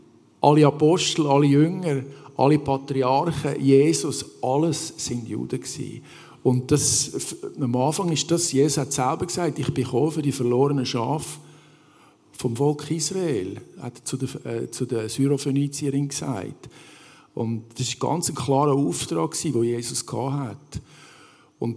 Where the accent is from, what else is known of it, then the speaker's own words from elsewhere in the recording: Switzerland; In diesem Buch geht es um unser Erbe, das wir haben als Schweizer.